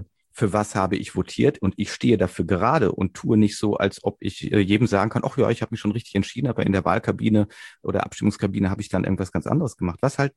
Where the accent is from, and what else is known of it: Switzerland